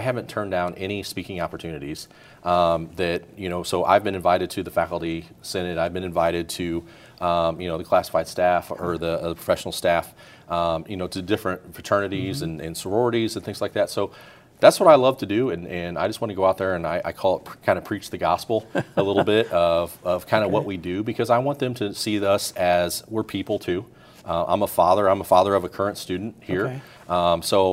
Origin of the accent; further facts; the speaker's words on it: St. Louis, Missouri, United States; I'm from the St. Louis area.